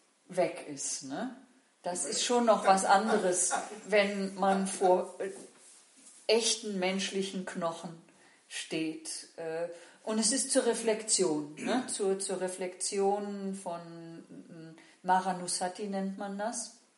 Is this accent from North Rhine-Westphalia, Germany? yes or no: yes; North Rhine-Westphalia, Germany; das sagt man bei uns im Rheinland